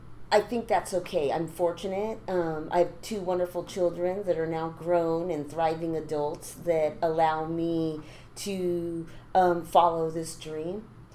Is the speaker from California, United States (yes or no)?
yes; Chula Vista, California, United States; born and raised in Chula, lived my 53 years here.